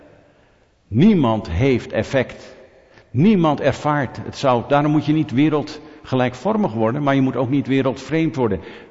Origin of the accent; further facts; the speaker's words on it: Netherlands; En ik ben een Nederlander.